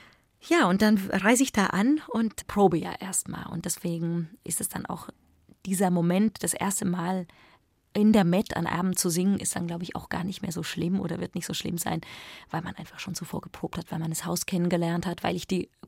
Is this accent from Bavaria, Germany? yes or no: yes; Bavaria, Germany; now in Vienna, Austria; Wien ist auch irgendwie meine Heimat, also deutschsprachig und ich habe in Salzburg studiert, ich komme aus Bayern, deswegen, das ist nicht weit weg.